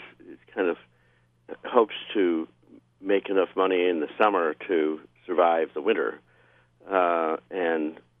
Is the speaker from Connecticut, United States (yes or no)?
no; Ohio, United States; Well, listen, I remember I grew up in Ohio in what was called Tornado Alley.